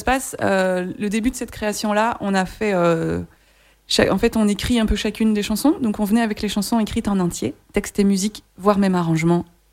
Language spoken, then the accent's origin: French; Belgium; Oh, je suis belge aussi.